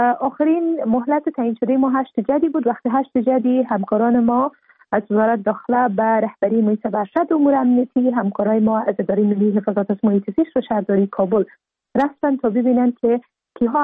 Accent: Afghanistan; به عنوان یک افغان

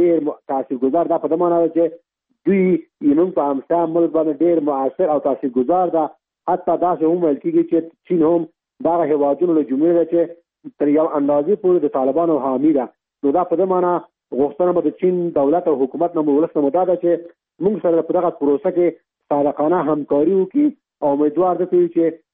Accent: Afghanistan; مونږ ټول افغانان یو، د دې وطن بچیانو، دا وطن په مونږ حق لري.

